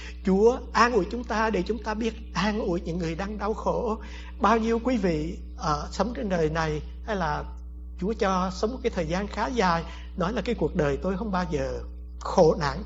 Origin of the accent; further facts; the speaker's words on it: Hue, Thừa Thiên Huế, Vietnam; Tôi tại người Huế nên là quen bún bò qua hamburger.